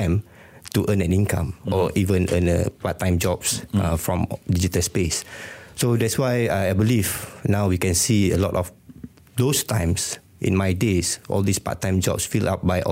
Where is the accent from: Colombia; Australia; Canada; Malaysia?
Malaysia; Klang Valley; I'm from Klang Valley.